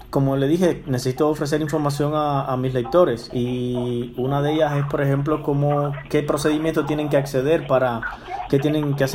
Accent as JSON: {"language": "Spanish", "country": "Cuba", "said": "No, ya sé que es de Cuba, soy cubano."}